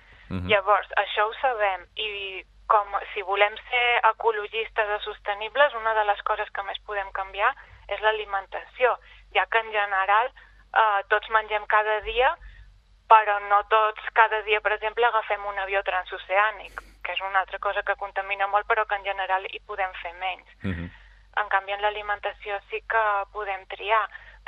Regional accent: Balearic Islands, Spain; accent: Mallorcan; et dic nen perquè jo som mallorquina, se'm va la mallorquinada de vegades, encara que intento passar-me el català estàndard.

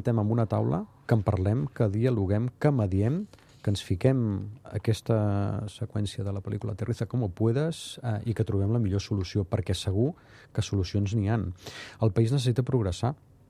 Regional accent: Catalonia, Spain

